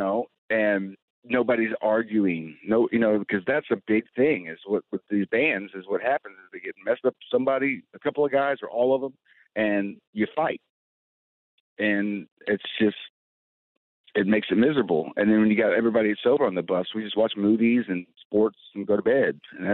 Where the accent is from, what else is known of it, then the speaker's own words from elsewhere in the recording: Oklahoma, United States; and I'm like from Oklahoma. I'm like, I kind of blend in with these guys.